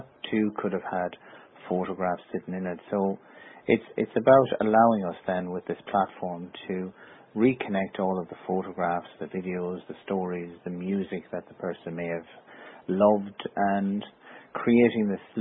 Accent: Ireland; because we have a tendency as Irish people, we like to keep things belonging to those that have gone before us.

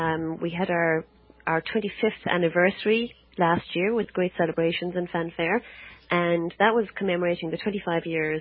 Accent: Williamstown, Connacht, Ireland; back when I was growing up in Williamstown, it was a very lively town. There were several shops, a library, the church post office, Garda Barracks, and six pubs. And Feeney's in Williamstown was right in the middle of the town, and that's where I grew up.

